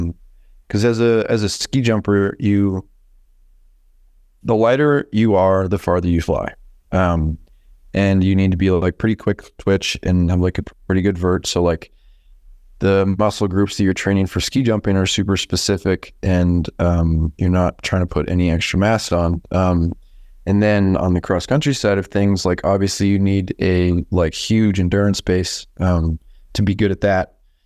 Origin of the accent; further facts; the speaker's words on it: Steamboat Springs, Colorado, United States; So as I was actually born and raised in Steamboat. So like most kids born and raised in Steamboat, I started skiing in the backyard pretty young.